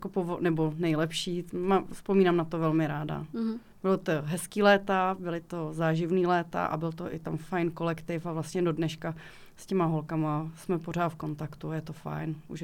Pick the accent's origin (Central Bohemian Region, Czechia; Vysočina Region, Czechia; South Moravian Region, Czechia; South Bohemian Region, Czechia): South Bohemian Region, Czechia; České Budějovice; Z Českých Budějovic. Tady jsem se narodila, tady žiju celou dobu.